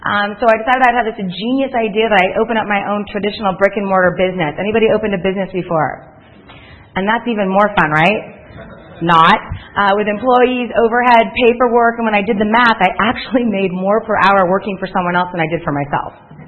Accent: Oregon, United States; I'm actually originally from Oregon.

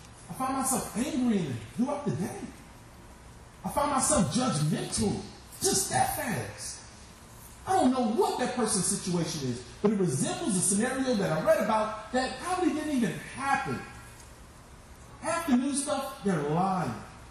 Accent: Chicago, Illinois, United States; Growing up in Chicago, it was a tough neighborhood.

